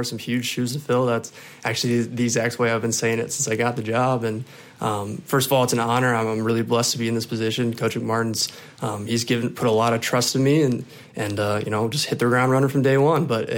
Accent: Wisconsin, United States; I'm originally from Wisconsin. I played college football at Liberty University in Virginia.

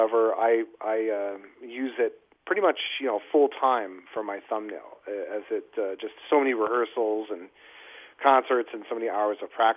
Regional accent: Buffalo, New York, United States; Well, I grew up in Buffalo

